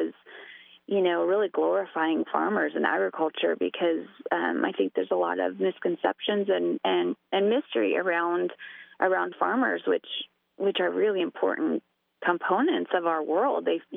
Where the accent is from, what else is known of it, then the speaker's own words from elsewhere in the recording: Paso Robles, California, United States; I was born and raised in the Paso Robles area and always loved agriculture.